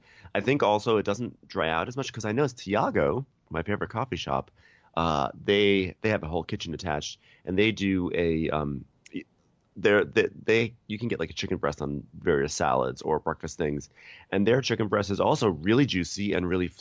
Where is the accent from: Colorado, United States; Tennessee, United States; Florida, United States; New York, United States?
New York, United States; Long Island; when I grew up in Long Island, we always had chewy goat after on our scampi nights.